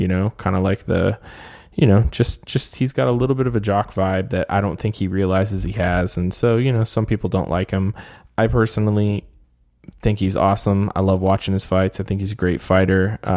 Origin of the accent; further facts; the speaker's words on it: California, United States; I grew up in the Bay Area